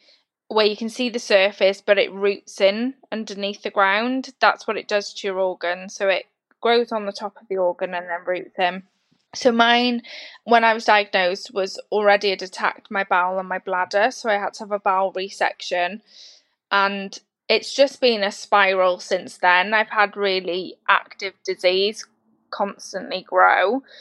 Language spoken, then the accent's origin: English; Wrexham, Wales, United Kingdom; I'm from near Wrexham in North Wales.